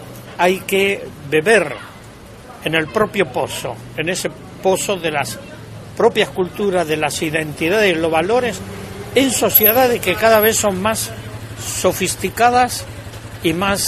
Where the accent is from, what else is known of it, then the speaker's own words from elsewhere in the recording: Argentina; vengo de Argentina